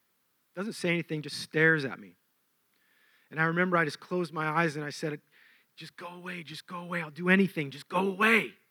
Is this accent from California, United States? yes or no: yes; Encinitas, California, United States; I look like a normal kid, you know, blonde hair, blue-eyed kid, growing up in Encinitas.